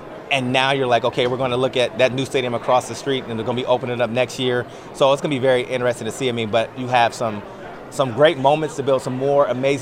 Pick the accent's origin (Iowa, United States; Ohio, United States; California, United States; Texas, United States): Ohio, United States; Columbus; It reminds me a lot of how I grew up in Columbus, Ohio, and being a Buckeye fan